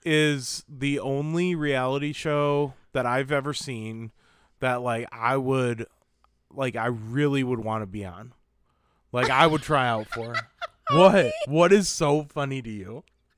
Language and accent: English; Michigan, United States; We're from Southwest Michigan, by the way.